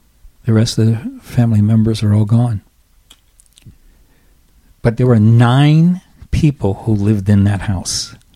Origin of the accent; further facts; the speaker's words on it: Baltimore, Maryland, United States; I grew up in Baltimore.